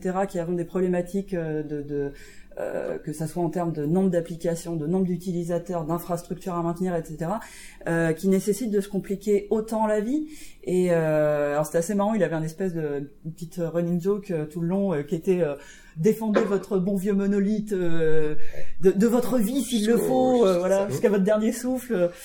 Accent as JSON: {"language": "French", "country": "France", "said": "Oui, alors en tant que Français, on est dans un environnement un peu hostile"}